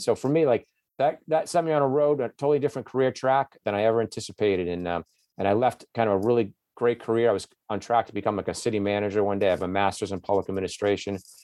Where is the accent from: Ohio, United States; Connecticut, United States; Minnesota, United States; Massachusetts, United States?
Massachusetts, United States; I'm 52 years old now. I grew up in Massachusetts where the state lottery was the paint on the wall.